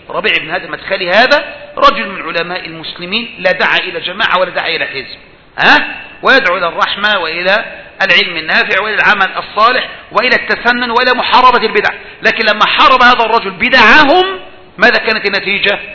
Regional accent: Egypt; الشيخ ربيع المدخلي مش عندنا في مصر

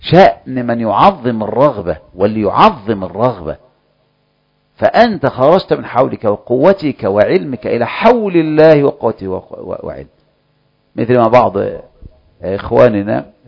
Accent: Egypt; معنا كمصريين

